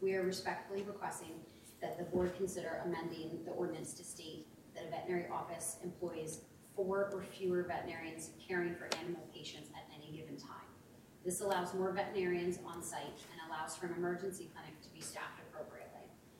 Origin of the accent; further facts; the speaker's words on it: Palmdale, Pennsylvania, United States; now in Hershey, United States; I grew up in Palmdale, and I currently live in Hershey, and I'm raising my family here.